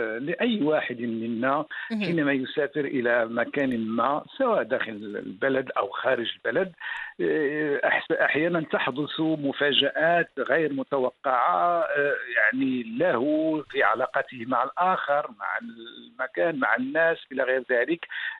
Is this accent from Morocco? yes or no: yes; Morocco; كنا نحن 3 صحفيين من المغرب.